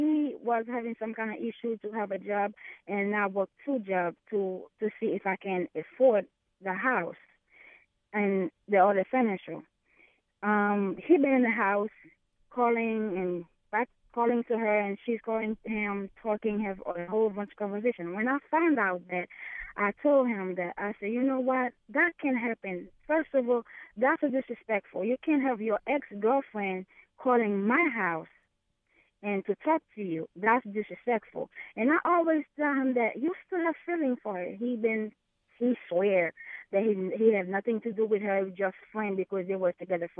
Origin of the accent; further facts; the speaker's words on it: Haiti; We're from Haiti.